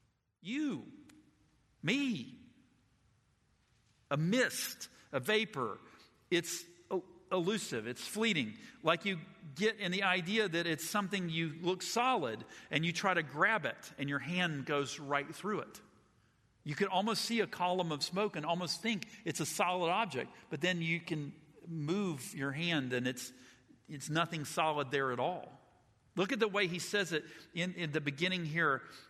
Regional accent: West Virginia, United States; also born or lived in Georgia, United States; I'm not Jewish and I'm trying my best. I was born in Georgia and I was raised in West Virginia.

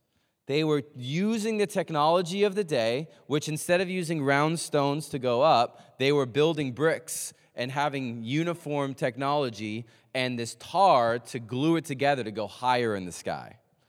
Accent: Manhattan, New York, United States; born there; Many of you know I was born in Manhattan, but I had a lot of family in Boston.

